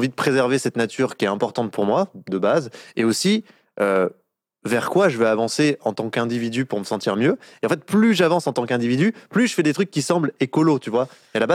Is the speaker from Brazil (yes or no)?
no; Bourgogne-Franche-Comté, France; born there; moi, je suis né dans le Jura, donc dans un petit village de 200 habitants.